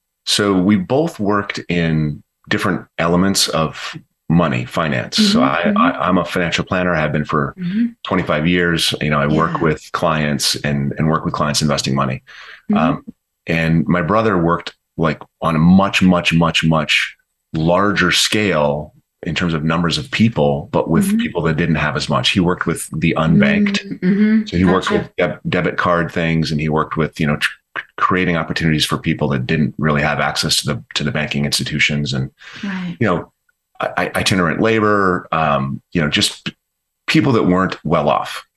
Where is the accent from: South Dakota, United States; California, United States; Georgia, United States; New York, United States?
South Dakota, United States; Rapid City; So we grew up in Rapid City, South Dakota.